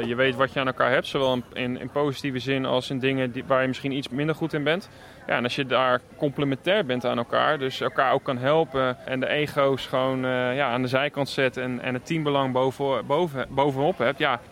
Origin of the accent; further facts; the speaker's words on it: Leeuwarden, Friesland, Netherlands; ik kom uit Leeuwarden. Zelfs daar heb je een cultuurverschil.